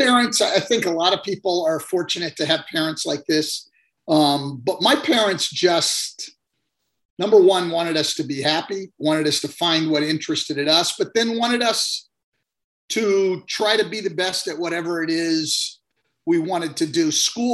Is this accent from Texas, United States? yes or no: no; California, United States; I grew up in Northern California